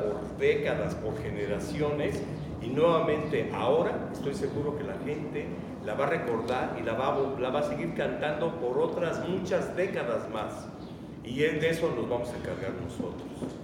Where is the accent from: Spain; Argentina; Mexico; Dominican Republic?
Mexico; un género que es un poco ajeno a lo que somos los mexicanos